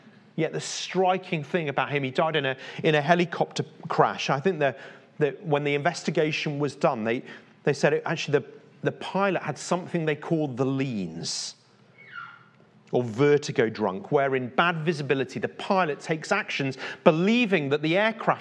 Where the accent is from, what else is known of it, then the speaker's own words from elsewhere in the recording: Leeds, Yorkshire and the Humber, United Kingdom; I remember growing up in Leeds, when I was about 15, we used to go down to the pub together on a Friday.